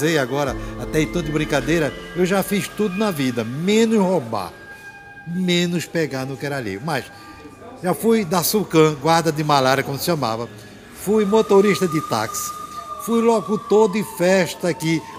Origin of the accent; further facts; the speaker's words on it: Nazaré da Mata, Pernambuco, Brazil; porque eu sou nascido, criado e vivido aqui em Nazaré da Mata, por onde eu digo, na nossa cidade.